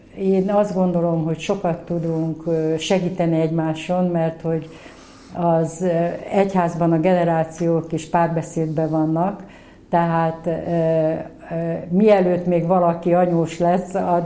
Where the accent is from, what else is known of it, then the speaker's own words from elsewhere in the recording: Kecskemét, Bács-Kiskun, Hungary; also born or lived in Orosháza; én Orosházán születtem, és Kecskemétre költöztek a szüleim, amikor 10 éves voltam, és tulajdonképpen Kecskeméten nőttem fel, egy nem vallásos családban. Ez a 60-as évek, 70-es évek